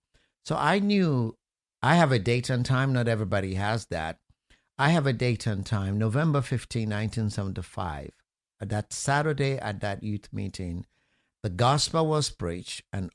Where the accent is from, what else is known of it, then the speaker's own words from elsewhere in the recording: Sierra Leone; You could tell I have an accent, which I know you two do, right? Everybody. Well, my home country is Sierra Leone in West Africa.